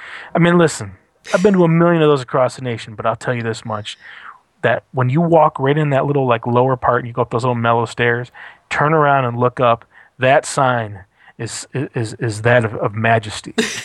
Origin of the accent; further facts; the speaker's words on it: Michigan, United States; now in Portland, United States; Michigan. And I might even wager that there really isn't, you know, but that's just my perspective on my home state.